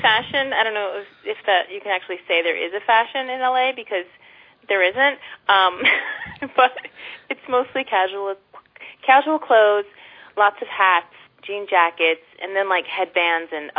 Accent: East Coast, United States; oh, my gosh, I'm from the East Coast, and now I'm in the West Coast

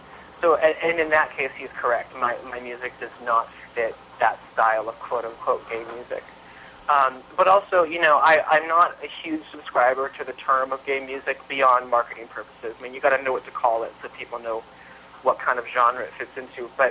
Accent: Sacramento, California, United States; When I was living in Sacramento, California, which is my hometown, I would play at a gay club downtown in downtown Sacramento.

